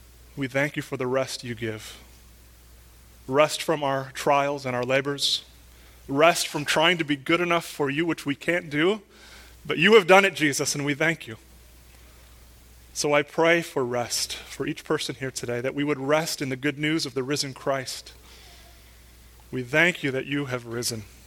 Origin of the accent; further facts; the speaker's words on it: Wisconsin, United States; In my hometown up in central Wisconsin, I've made friends with this little book dealer. And he finds these antiquated history books from the town I grew up in.